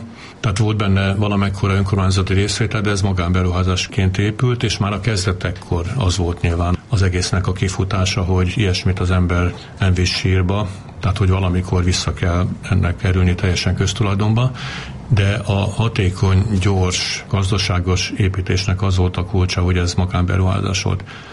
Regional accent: Veszprém, Veszprém County, Hungary; és egyébként pedig ugye hát a szüleimben mi Veszprémben laktunk.

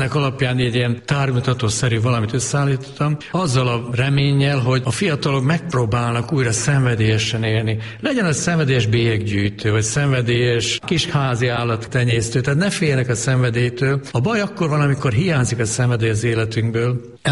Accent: Hungary; Ez nem volt szükség rám, mint magyar emberre, magyar papra.

